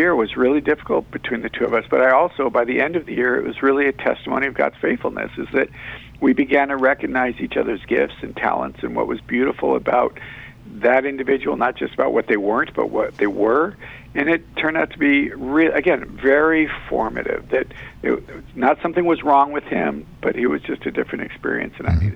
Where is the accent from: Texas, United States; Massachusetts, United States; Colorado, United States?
Colorado, United States; I'm born and raised in Colorado, and I was attending a school out there